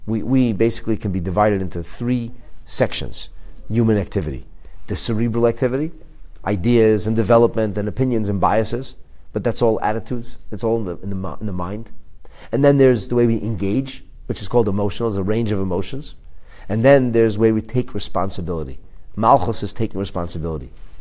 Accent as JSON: {"language": "English", "country": "Canada", "said": "Because I'm a Canadian. Because I live here in Canada."}